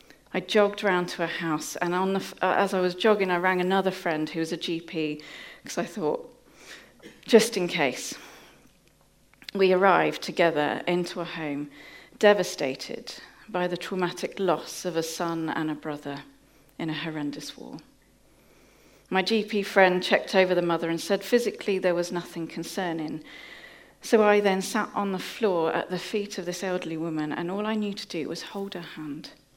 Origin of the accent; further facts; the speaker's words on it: England, United Kingdom; We're from the Midlands, so London's like a treat for us.